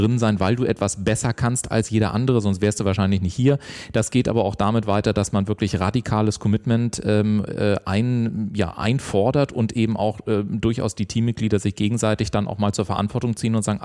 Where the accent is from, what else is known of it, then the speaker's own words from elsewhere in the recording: Garmisch-Partenkirchen, Bavaria, Germany; born there; Ich komme ja aus Garmisch-Partenkirchen ursprünglich, gell? Aha. Ja. Ich bin gebürtiger Partenkirchner.